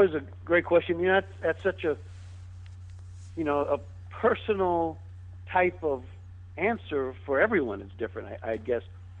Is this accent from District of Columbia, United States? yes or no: yes; Washington, District of Columbia, United States; born there; You know, I was born in Washington, D.C., so when I went back to get those monuments